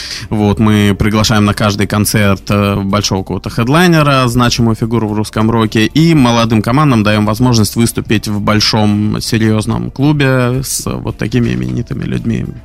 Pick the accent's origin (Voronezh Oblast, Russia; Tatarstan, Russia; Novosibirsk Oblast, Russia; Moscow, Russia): Novosibirsk Oblast, Russia; Novosibirsk; moved away as an adult; now in Saint Petersburg, Russia; Я приехал в Питер, я из Новосибирска, и переехал на постоянное место жительства в Питер вот 5 лет назад